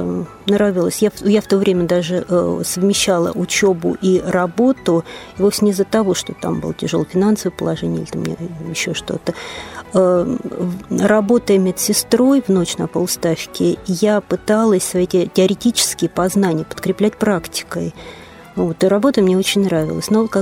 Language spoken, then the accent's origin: Russian; Ryazan, Ryazan Oblast, Russia; Мне 48 лет. Я коренная рязанка. Училась я в 31-й школе города Рязани.